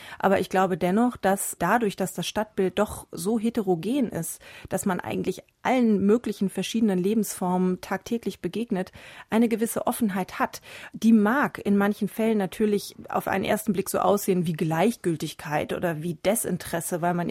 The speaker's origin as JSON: {"language": "German", "region": "North Rhine-Westphalia", "country": "Germany", "said": "Das kenne ich aus meinem westfälischen Dorf, wo ich herkomme, auch."}